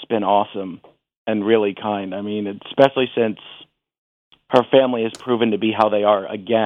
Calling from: Rockville, Maryland, United States; from Rockville.

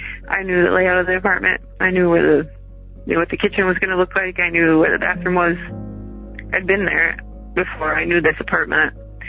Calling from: Madison, Wisconsin, United States; I'm calling from Madison, Wisconsin.

